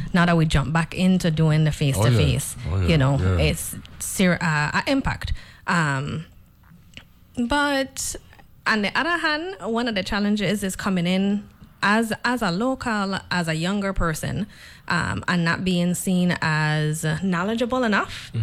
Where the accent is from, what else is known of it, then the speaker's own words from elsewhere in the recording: St. Croix, U.S. Virgin Islands; I'm from here. It's a Crucian.